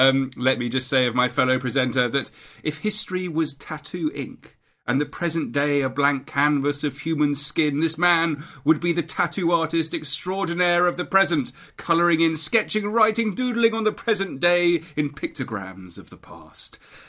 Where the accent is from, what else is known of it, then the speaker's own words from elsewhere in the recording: St Albans, East of England, United Kingdom; I was brought up in St Albans